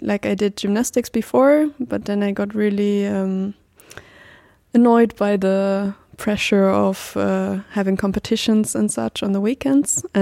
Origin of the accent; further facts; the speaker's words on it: Germany; I'm a circus artist. I do seer wheel. I'm 25 years old now, and I'm from Germany.